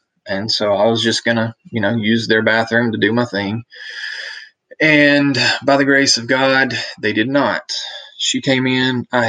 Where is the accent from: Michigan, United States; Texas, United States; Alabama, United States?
Alabama, United States; Jasper; I went to rehab about a week later in Florence, Alabama, which is where I live now. And I'm from Jasper, which is where I'm at right now, but which is about 45 minutes north of Birmingham.